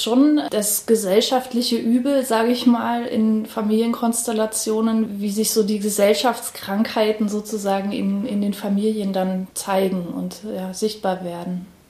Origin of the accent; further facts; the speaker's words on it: Halle, Saxony-Anhalt, Germany; also ich bin selber tatsächlich auch in Halle aufgewachsen, auf der Silberhöhe, also ein ziemlich prekäres Fleckchen, ziemlich abgeschottet von der eigentlichen Stadt